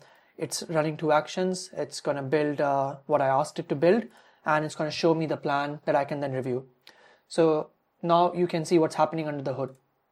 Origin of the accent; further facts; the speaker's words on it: India; English is a second language; I grew up in India, it's quite prominent there, hand-holding culture, the rat race and all these other things.